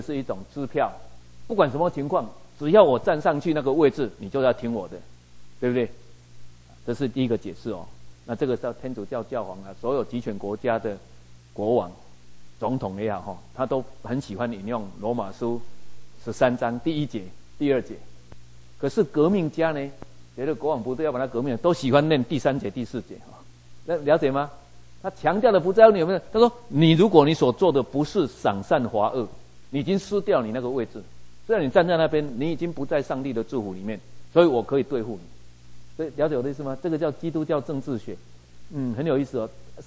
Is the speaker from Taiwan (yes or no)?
yes; Taiwan; 所以我们过去小的时候，我们在台湾长大都知道这个过程